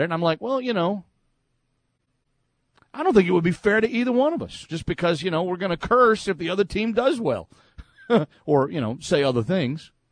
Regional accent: Fort Worth, Texas, United States; Well, I grew up there. I grew up in Fort Worth.

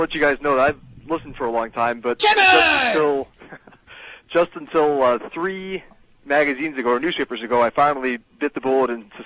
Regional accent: Warwick, Rhode Island, United States; now in Kansas City, United States; I'm from Warwick, Rhode Island, so Eric and I have a familiarity. But living out in Kansas City now, it does come a little late.

